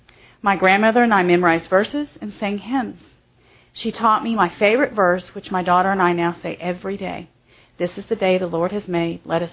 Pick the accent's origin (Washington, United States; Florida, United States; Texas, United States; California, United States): Texas, United States; Dallas; I was born in Dallas, Texas, and was raised a PK until I was 2.